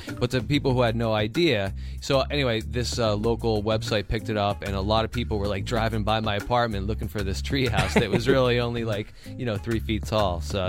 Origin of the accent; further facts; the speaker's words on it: Caldwell, New Jersey, United States; I grew up in Caldwell and I lived really close to the Overbrook Sanitarium, which was a tuberculosis hospital.